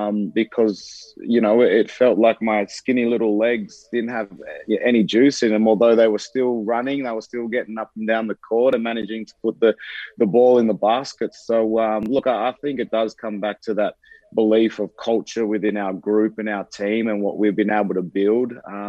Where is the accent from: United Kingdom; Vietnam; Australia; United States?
Australia; everyone coming together and being as one as Australian. And I think that's what I carry when I put on the green and gold.